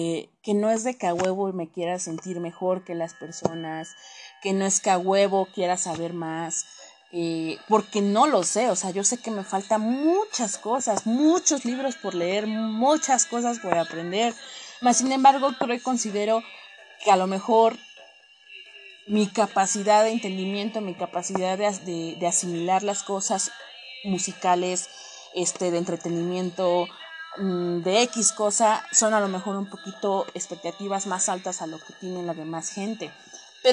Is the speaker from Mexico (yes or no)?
yes; Mexico; sí, soy mexicana, soy 100% mexicana. O sea, lo pinche negra nadie me lo va a quitar, lo pinche india nadie me lo va a quitar. A huevo que no, porque soy mexicana.